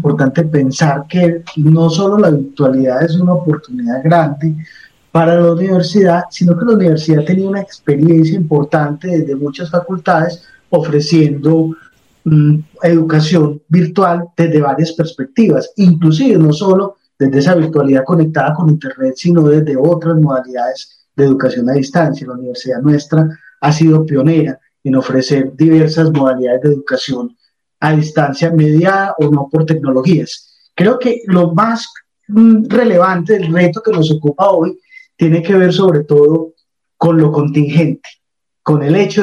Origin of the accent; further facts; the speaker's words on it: Antioquia, Colombia; sigue siendo el orgullo que a todos nos representa como antioqueños